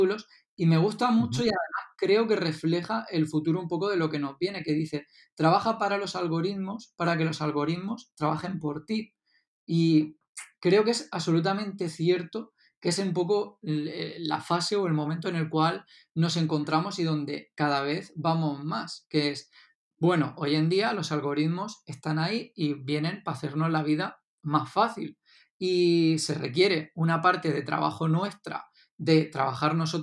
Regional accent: Alicante, Valencian Community, Spain; ya estuve un añito allí en Madrid y luego volví a Alicante, a mi tierra. Luego he estado también un año en Valencia

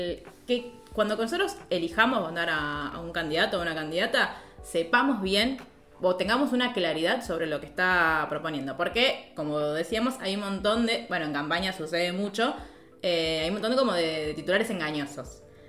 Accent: Baradero, Buenos Aires Province, Argentina; por ejemplo, nosotras somos de Baradero

